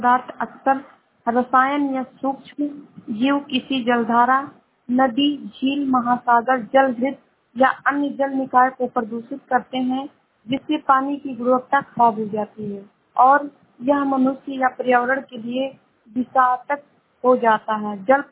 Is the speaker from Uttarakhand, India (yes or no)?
no; Shravasti, Uttar Pradesh, India; मैं जिला श्रावस्ती से हूँ।